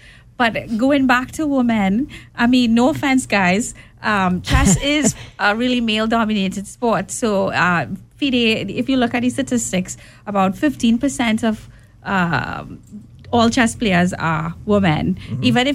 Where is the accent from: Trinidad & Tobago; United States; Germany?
Trinidad & Tobago; accent: Trinidadian; And it was funny because my accent is Trinidadian.